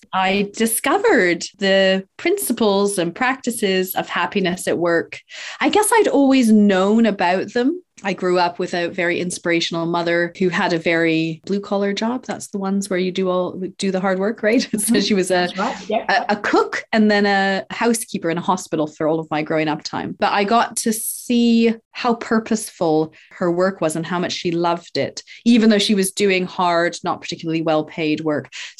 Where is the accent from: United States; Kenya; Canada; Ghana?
Canada; British Columbia; moved away as an adult; now in United Kingdom; I'm originally from Canada. I hail from Vancouver Island, so very west coast. I had a very non-traditional upbringing in the woods of British Columbia and spent up until I was 25 there, and then came over to England for love and came for a year. Still here, 17 years later